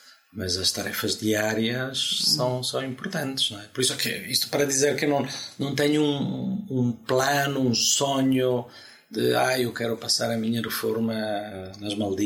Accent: Bergamo, Lombardy, Italy; Portuguese is a second language; now in Portugal; aqui de Bergamo.

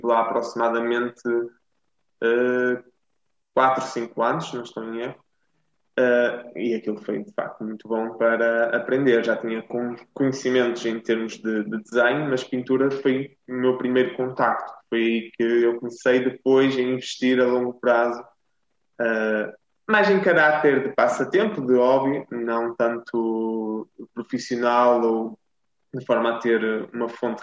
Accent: São João de Ver, Aveiro, Portugal; na minha terra natal, em São João de Ver

